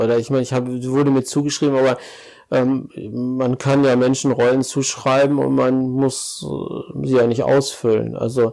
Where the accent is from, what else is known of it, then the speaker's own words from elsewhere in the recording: Ennepetal, North Rhine-Westphalia, Germany; ich komme aus Oberbauer, auch hochurban, Ennepetal. Also es Ruhrgebiet sind ja Dörfer, die zusammengewachsen sind.